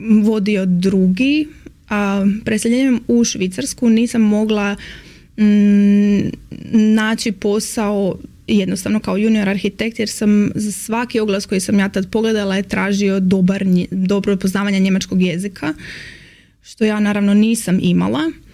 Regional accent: Metković, Dubrovnik-Neretva County, Croatia; moved away as an adult; also born or lived in Zagreb; now in Zurich, Switzerland; odrasla sam u Metkoviću, osnovna škola, gimnazija, otišla sam na studij arhitektura u Zagrebu, kojeg sam završila, magistrirala, radila u struci

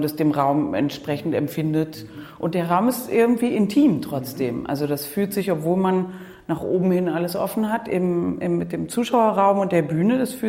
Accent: Cologne, North Rhine-Westphalia, Germany; Also ich bin in Köln aufgewachsen

